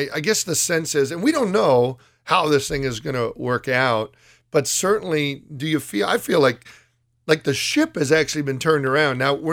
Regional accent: United States; as a father, as a husband, as a pastor, as an American.

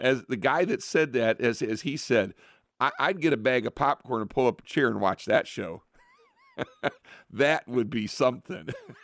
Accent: Ohio, United States; partly because he's from Ohio. I'm from Ohio. That's part of it right there.

